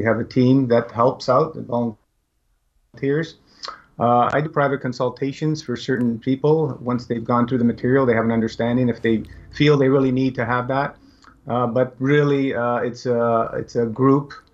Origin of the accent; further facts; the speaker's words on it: Toronto, Ontario, Canada; Yeah, I grew up in Toronto. Right now, I'm just a little north of there, about half an hour, 45 minutes, depending on time of day.